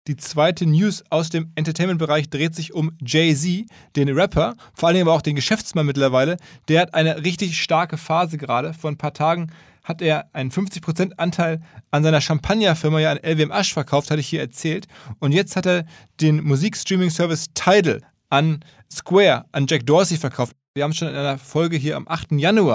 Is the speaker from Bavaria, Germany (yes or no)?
no; Essen, North Rhine-Westphalia, Germany; meine Heimatstadt Essen